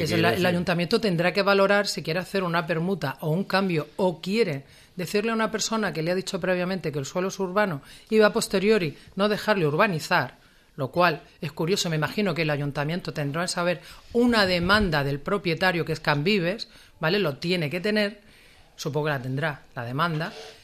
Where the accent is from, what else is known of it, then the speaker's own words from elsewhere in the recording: Region of Murcia, Spain; moved away; yo vengo de Murcia y yo contemplo asombrada, de verdad, cuál es la política urbana de donde estoy viviendo ahora mismo.